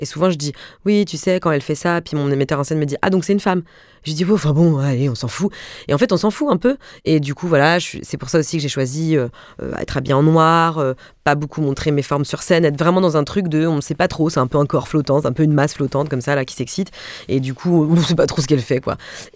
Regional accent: Mulhouse, Grand Est, France; Moi je viens de Mulhouse et franchement il y a 10 ans je parlais comme ça

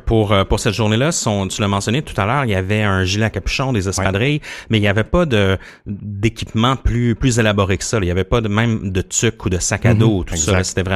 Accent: Quebec, Canada; Ouais, moi, je viens de la Gaspésie, puis je me rappelle à Gaspé, j'allais souvent me balader sur la traque de chemin de fer

